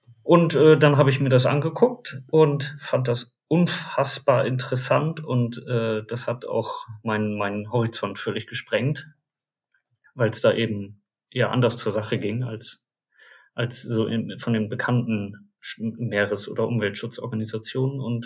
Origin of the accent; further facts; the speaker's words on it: Bremen, Germany; born there; now in Delmenhorst, Germany; Ich bin 40 Jahre alt, komme aus Delmenhorst, also eigentlich gebürtiger Bremer, aber jetzt mittlerweile Delmenhorster.